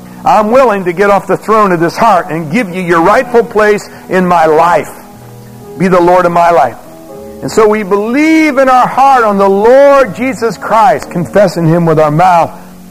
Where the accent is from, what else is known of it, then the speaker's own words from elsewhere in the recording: Wales, United Kingdom; I'm a Welshman.